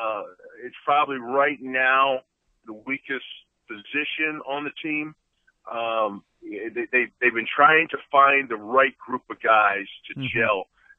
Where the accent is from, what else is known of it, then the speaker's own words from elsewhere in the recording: Philadelphia, Pennsylvania, United States; I was from Philadelphia, went to school in Pittsburgh